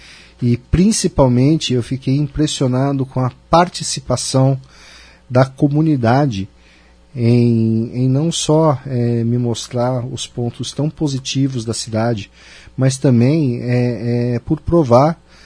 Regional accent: Ribeirão Preto, São Paulo, Brazil; Eu sou também de Ribeirão Preto, então a minha cidade natal também faz parte desse polo regional importante do interior do Brasil

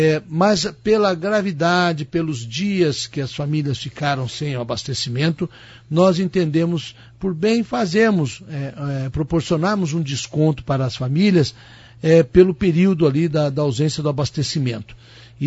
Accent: Paraná, Brazil; nós, porque somos paranaenses

